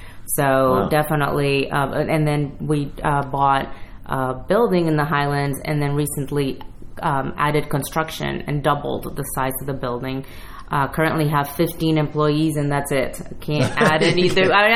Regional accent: Puerto Rico; moved away as an adult; Well, I grew up in Puerto Rico. My parents are Cuban, but grew up in Puerto Rico, and I left Puerto Rico to go to Rhode Island School of Design.

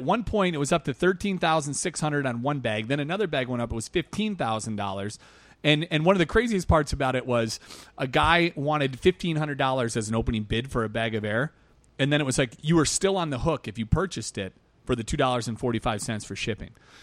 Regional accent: Wisconsin, United States; because I grew up in Wisconsin and they play hockey at some high schools and stuff like that, but we don't have the pro team

